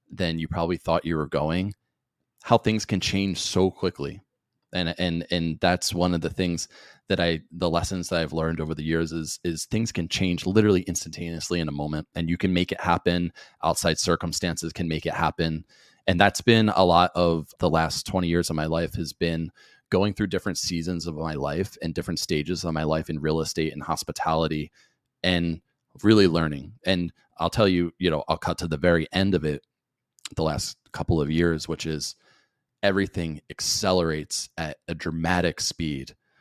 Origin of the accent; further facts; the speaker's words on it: New Jersey, United States; I came from a blue collar background, you know, growing up in South Jersey, and I didn't know wealthy people.